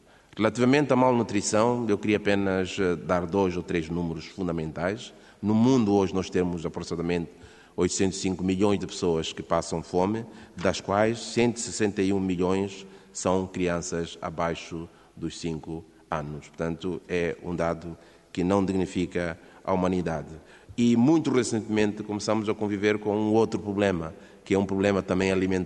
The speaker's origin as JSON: {"language": "Portuguese", "country": "Mozambique", "lives_now": "Portugal", "said": "para completar a apresentação, eu sou moçambicano e responsável do escritório da FAO aqui em Portugal"}